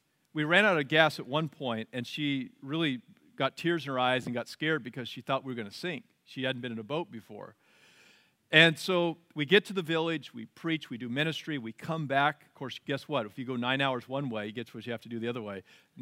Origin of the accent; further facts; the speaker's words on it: Oregon, United States; I grew up in Oregon, and I do a lot of outdoor stuff and backpacking and camping and all that.